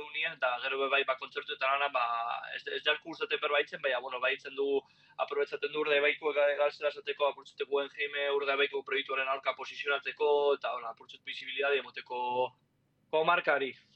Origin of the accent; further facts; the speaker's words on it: Bermeo, Basque Country, Spain; Da hori, Bermietik gatoz, bueno, gure da ebaitxik, eta da hori, ba, metik mundure.